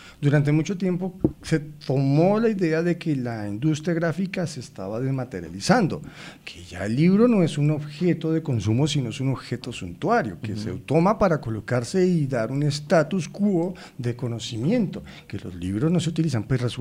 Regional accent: Valle del Cauca, Colombia; yo soy un ser colombiano, un ser de Ajiaco, un ser costeño, un ser valluno, un ser que me permea tener una cultura

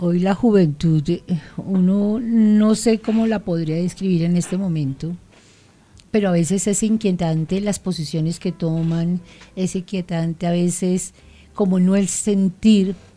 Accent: Colombia; mi deber ni mi responsabilidad como ciudadano, como colombiano

